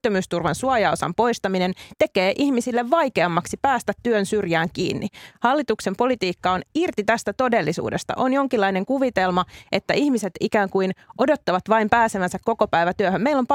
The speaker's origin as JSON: {"language": "Finnish", "town": "Espoo", "region": "Uusimaa", "country": "Finland", "said": "Espoota, josta itse olen kotoisin."}